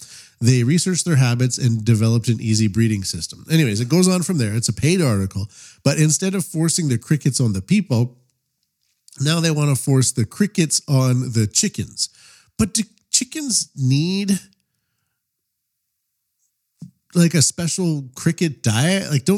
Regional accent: Canada; now in Japan; I am a Canadian living in Japan.

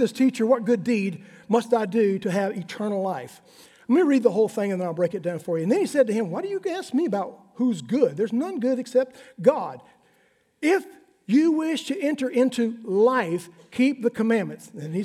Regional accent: Alabama, United States; I'm from Alabama. We don't live under no law. We don't even obey the laws we have.

